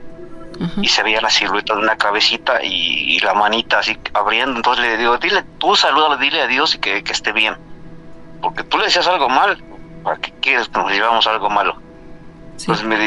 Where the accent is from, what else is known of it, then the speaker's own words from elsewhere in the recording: Iztapalapa, Mexico City, Mexico; Nosotros, bueno, somos de Iztapalapa.